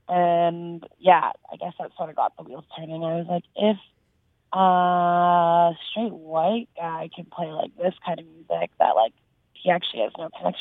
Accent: Vancouver, British Columbia, Canada; I grew up in, like, Vancouver, Burnaby area, like, almost just off Boundary Road.

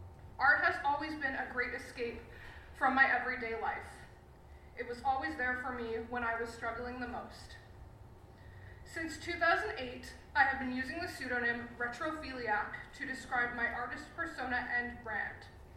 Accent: Vancouver, British Columbia, Canada; born there; I was born in Vancouver, BC.

